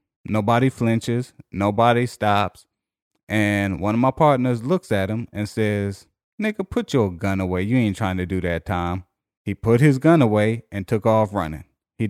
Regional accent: Missouri, United States; I'm from Missouri.

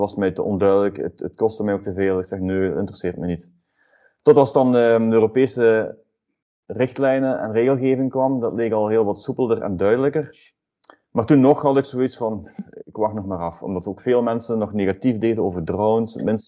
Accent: Bilzen, Flanders, Belgium; Ik kom uit Bilzen, Limburg. Dat zullen jullie allemaal wel horen.

